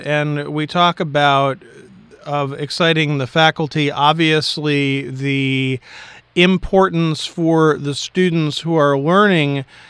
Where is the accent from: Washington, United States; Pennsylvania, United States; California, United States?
Pennsylvania, United States; Philadelphia; I grew up outside of Philadelphia, and we were constantly going to all of these places around us